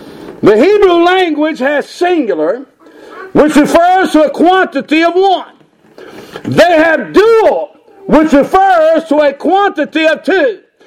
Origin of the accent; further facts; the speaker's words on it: the South, United States; accent: southern; You know, I'm from the South.